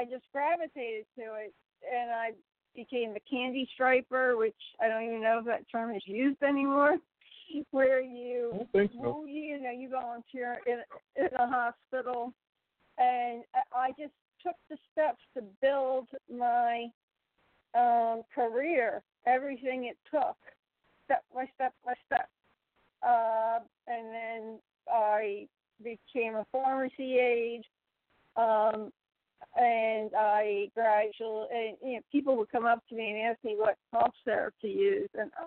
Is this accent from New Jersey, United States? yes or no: yes; New Jersey, United States; I'm from Philadelphia. No, I didn't. I never threw a battery at Santa Claus or a snowball. I am a very passionate Philadelphia fan. I grew up across the bridge, just a couple miles but I could see the skyline